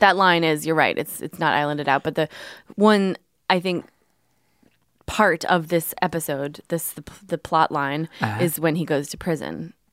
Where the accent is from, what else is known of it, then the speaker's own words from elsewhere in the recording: France; I grew up in France.